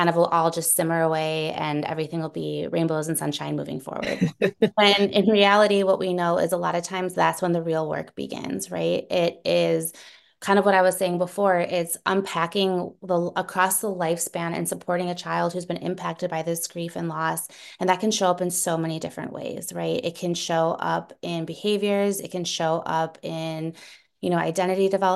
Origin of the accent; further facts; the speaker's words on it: Milwaukee, Wisconsin, United States; also born or lived in Santiago, Chile; now in Minnesota, United States; I was born in Santiago, Chile in the mid 80s, and I was adopted into a white Jewish family in Milwaukee, Wisconsin, so Midwest girl.